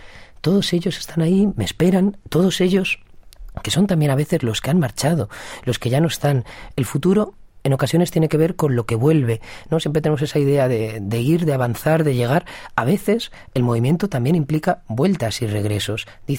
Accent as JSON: {"language": "Spanish", "town": "Getafe", "region": "Community of Madrid", "country": "Spain", "said": "yo, por ejemplo, tengo 20 años y escribo en castellano, soy de Getafe."}